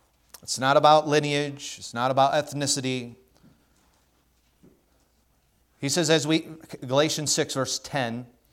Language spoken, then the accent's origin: English; United States; Now, I am thankful that I am an American.